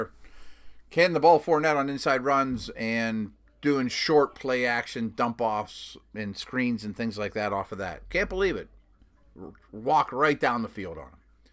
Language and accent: English; Jacksonville, Florida, United States; starting with the one here that happened in my hometown, a crazy game. Jacksonville 45, Steelers 42.